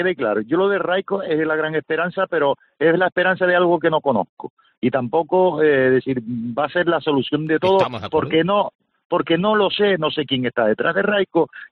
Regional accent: Canary Islands, Spain; somos del Tenerife y defendemos lo nuestro, y creo y firmemente lo creo que esta tierra, Canarias

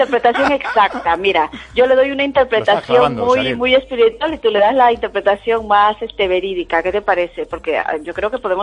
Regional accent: Lima, Peru; Yo soy peruana, de Lima.

